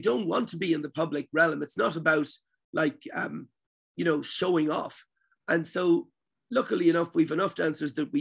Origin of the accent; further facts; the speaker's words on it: Ireland; now in United States; growing up in Ireland, we were used to the situation of every 4 years, the Olympics